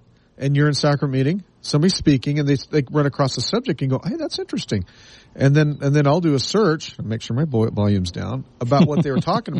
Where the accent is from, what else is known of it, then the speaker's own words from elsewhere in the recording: Las Vegas, Nevada, United States; born there; and I look at the house that I was born into in Las Vegas, you know, it was a 3-bedroom, 2-bath, you know, 1,200 square foot home, right?